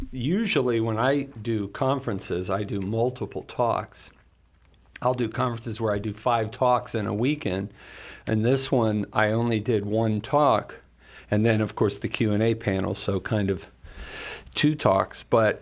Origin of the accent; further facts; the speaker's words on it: Falls Church, Virginia, United States; as you guys know, I'm originally from Falls Church, Virginia, so I'm still a Redskin fan.